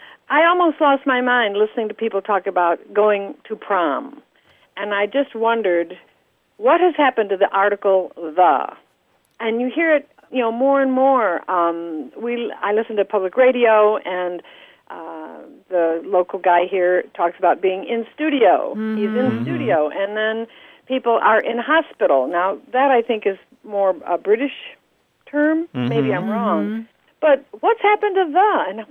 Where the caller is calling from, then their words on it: Fairfax, Virginia, United States; I'm calling from Fairfax, Virginia.